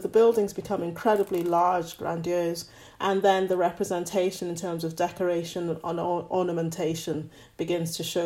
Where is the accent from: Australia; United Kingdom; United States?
United Kingdom; Scotland; also born or lived in Nigeria; I was brought up partly in Scotland and partly in Nigeria.